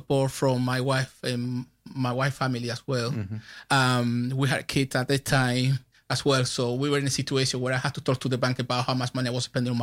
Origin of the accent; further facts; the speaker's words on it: Canary Islands, Spain; now in United Kingdom; I grew up in Gran Canaria.